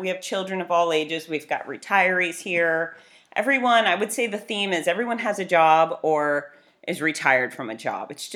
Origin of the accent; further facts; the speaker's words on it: Fort Lauderdale, Florida, United States; born there; I am not from Australia. I am born in Fort Lauderdale, Florida, pure American, and I don't even speak Australian